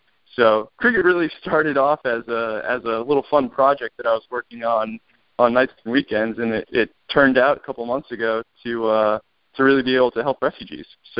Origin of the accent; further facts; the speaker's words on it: Massachusetts, United States; Well, I'm from Massachusetts. It's actually from a town with no stoplights, so a real small place in southeastern Mass.